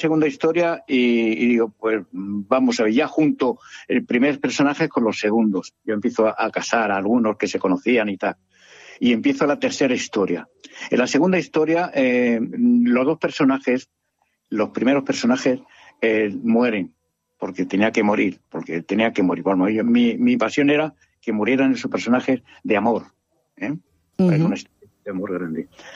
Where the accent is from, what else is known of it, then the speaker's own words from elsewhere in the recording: Jódar, Andalusia, Spain; born there; also born or lived in Villajoyosa / Benidorm; now in Finestrat, Spain; mis 4 estaciones son Jódar, que es mi pueblo de nacimiento, Villajoyosa, que es mi segunda casa, Benidorm, que es la tercera, y cuarto ya es cuando me vengo a vivir a Finestrat.